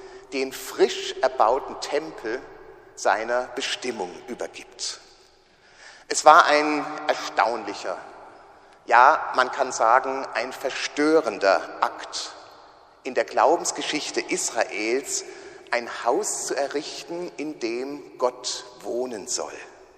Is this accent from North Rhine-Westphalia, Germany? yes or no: no; Dresden, Saxony, Germany; Also braucht er auch keine Häuser von der Art wie das, wo ich herkomme